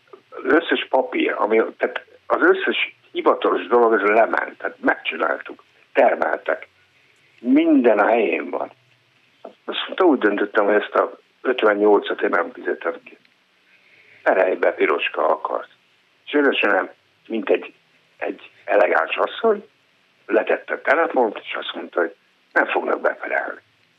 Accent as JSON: {"language": "Hungarian", "town": "Székesfehérvár", "region": "Fejér", "country": "Hungary", "tie": "born there", "moved": "yes", "said": "hogy én régen elmentem ebből az országba, ami nekem a szülő az ám, mert a Székesfehérváron születtem"}